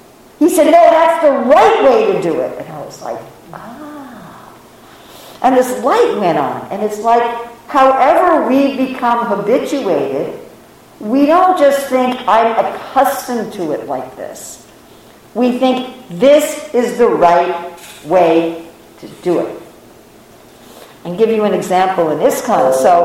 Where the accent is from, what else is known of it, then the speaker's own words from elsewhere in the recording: Finland; English is a second language; Or I think it's correct because I come from Finland and everybody does it like that.